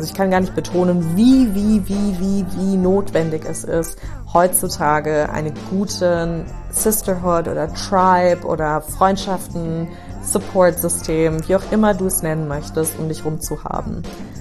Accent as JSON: {"language": "German", "region": "New York", "country": "United States", "tie": "born or raised there", "also_born_or_lived": "Frankfurt", "said": "Ich bin ja in New York aufgewachsen, also für die, die mich nicht kennen, ich bin ursprünglich aus Frankfurt, also in Frankfurt geboren, aber in New York aufgewachsen. Und Amerika ist für mich so eigentlich mein Heimatland."}